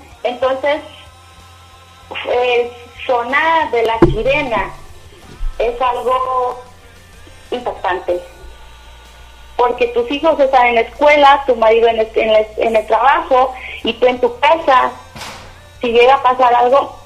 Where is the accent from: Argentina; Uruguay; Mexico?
Mexico; mexicanos no somos muchos, somos pocos